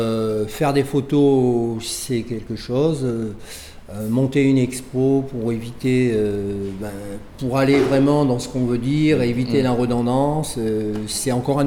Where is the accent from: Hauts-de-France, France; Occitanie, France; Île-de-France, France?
Hauts-de-France, France; Dunkirk; moved away; moi je suis originaire de Dunkerque, même si ça fait 40 ans que je vis en Rhône-Alpes.